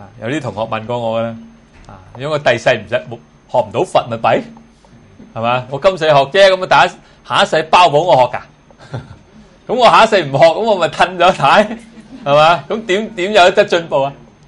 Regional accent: China; 其实我哋中国人都系咁执㗎啦。

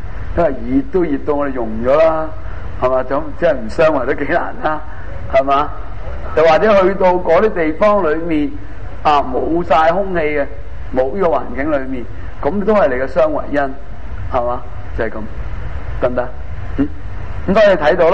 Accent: China; 我哋中国人嚟㗎嘛，中国人就最鍾意简单，我哋听中国人唔係好鍾意烦嘅。

